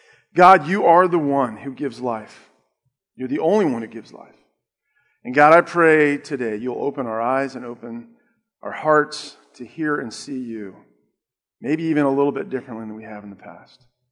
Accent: Herndon, Virginia, United States; I grew up in Herndon back when it was really a true farm town.

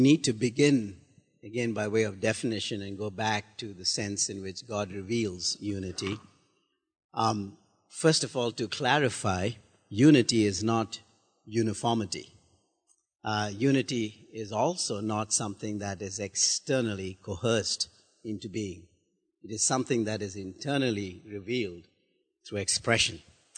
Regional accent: India; English is a second language; I grew up in India, born, bred, almost dead in India at one time.

